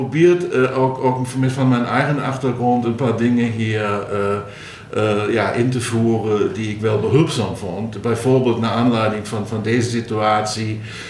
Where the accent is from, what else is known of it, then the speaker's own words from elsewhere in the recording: Saarland, Germany; Dutch is a second language; moved away as an adult; now in Maastricht, Netherlands; Ja, ik ben opgegroeid aan de Franse grens in het Saarland.